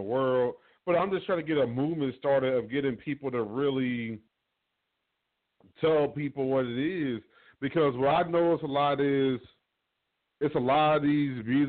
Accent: Fort Worth, Texas, United States; oh, man, you from Dallas? No, I'm from Fort Worth.

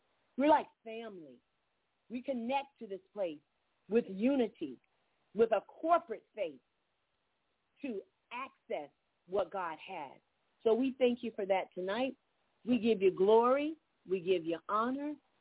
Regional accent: Georgia, United States; from Southeast Georgia.

